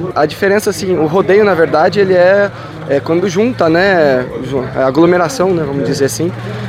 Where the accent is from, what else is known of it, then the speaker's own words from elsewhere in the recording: Assis, São Paulo, Brazil; sou da cidade de Assis, sou Assis São Paulo, né?